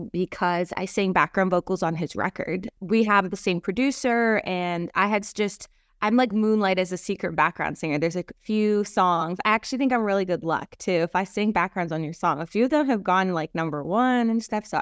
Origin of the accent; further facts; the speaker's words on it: Canada; also born or lived in Toronto; now in Nashville, United States; is I moved from like a little town in Canada to Toronto, which is the biggest city in Canada. Then I moved from Toronto to Nashville.